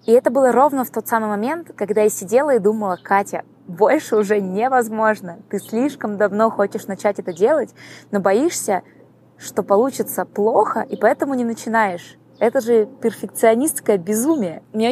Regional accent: Novosibirsk, Novosibirsk Oblast, Russia; now in Mexico City, Mexico; я из Новосибирска

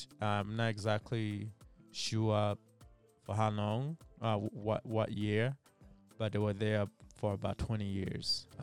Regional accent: Rwanda; born there; I was born in Rwanda in 1993, right before the genocide in Rwanda.

